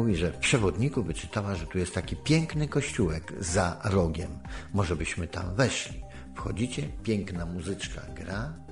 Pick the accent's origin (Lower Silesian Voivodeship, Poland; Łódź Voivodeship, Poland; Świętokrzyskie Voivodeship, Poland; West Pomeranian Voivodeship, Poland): Łódź Voivodeship, Poland; Tomaszów Mazowiecki; nad pilicą się wychowałem w Tomaszowie Mazowieckim, o którym śpiewała